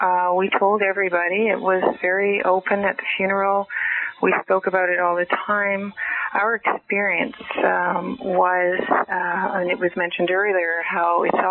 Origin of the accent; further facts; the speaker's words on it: Ottawa, Ontario, Canada; I'm from Ottawa.